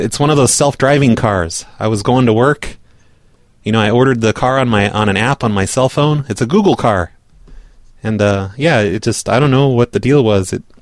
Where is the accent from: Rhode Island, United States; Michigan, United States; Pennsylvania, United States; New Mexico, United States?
Rhode Island, United States; now in New Jersey, United States; I'm from Rhode Island, but I live here.